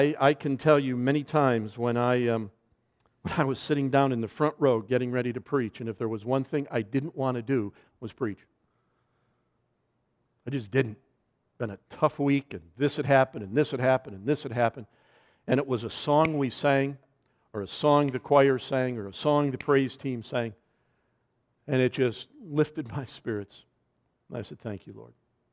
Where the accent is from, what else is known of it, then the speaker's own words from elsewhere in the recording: Chicago, Illinois, United States; I'm from Chicago, my wife's from St. Louis.